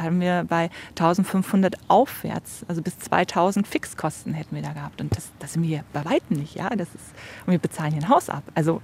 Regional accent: Munich, Bavaria, Germany; Ich vermisse München an sich schon viele Dinge, weil das einfach meine Heimat war.

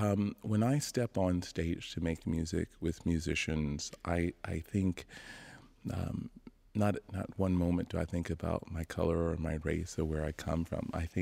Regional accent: the South, United States; And I'm from the South, and this piece really evokes the everyday life of a child in the South

